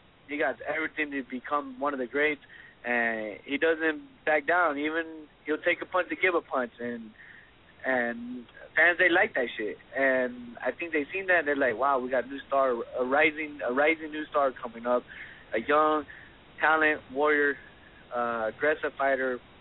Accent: Garden City, Kansas, United States; Not only because I'm from Garden City, Kansas right now, from the 620 to the 805, we love you guys.

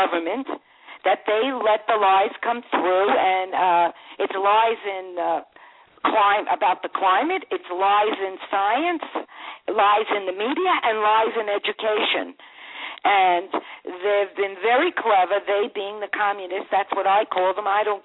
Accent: New York, United States; I was brought up on Long Island in New York, and I was raised in a suburb of the city, about 50 miles out of Manhattan, in a very a middle-class neighborhood.

